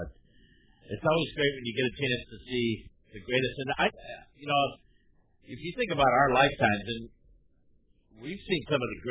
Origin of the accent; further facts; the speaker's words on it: Chicago, Illinois, United States; And obviously, growing up in Chicago, I got to see Walter Payton and Michael Jordan play in person.